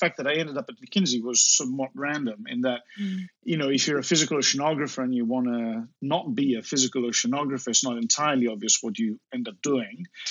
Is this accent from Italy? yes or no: yes; Italy; also born or lived in United States; now in London, United Kingdom; I'm actually half English, half Italian, so I grew up in Italy, but then most of my professional career was between the US and the UK, and my mum's English, which is why I sound this way.